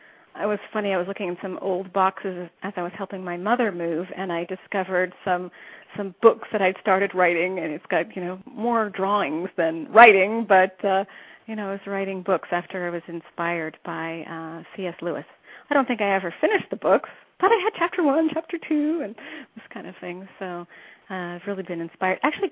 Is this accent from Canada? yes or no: yes; Canada; accent: Canadian; also born or lived in Ames, United States; I was actually born in Ames, Iowa, but I grew up in Canada.